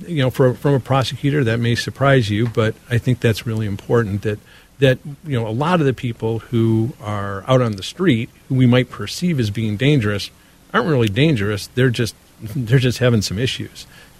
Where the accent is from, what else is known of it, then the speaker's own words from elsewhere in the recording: Detroit, Michigan, United States; I'm from Detroit. I was a federal prosecutor in Detroit. My first memory is the disaster there in 1967 when 2,000 buildings were destroyed.